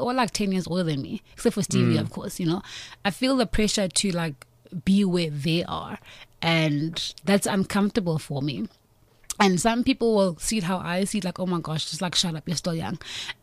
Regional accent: Queenstown, Eastern Cape, South Africa; I'm from the Eastern Cape, and it's a small town, like, I'm from Queenstown, which is a small town in the Eastern Cape.

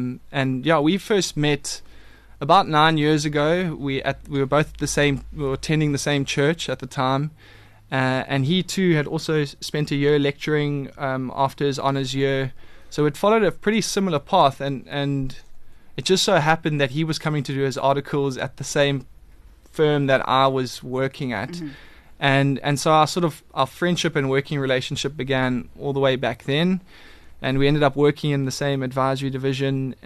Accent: KwaZulu-Natal, South Africa; accent: KZN twang; now in Wynberg, South Africa; I am originally from KZN. I still have a bit of a KZN twang to my accent, and have a very close-knit family, most of which are still living in KZN. I currently live in Wynberg

